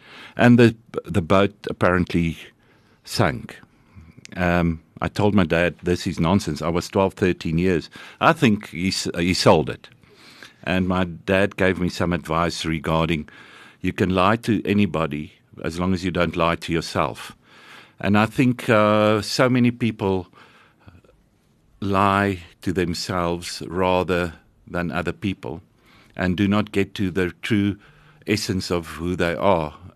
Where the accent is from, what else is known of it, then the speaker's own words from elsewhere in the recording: Hartbeespoort, North West, South Africa; And my dad was a welder, and we grew up in Hartbeespoort.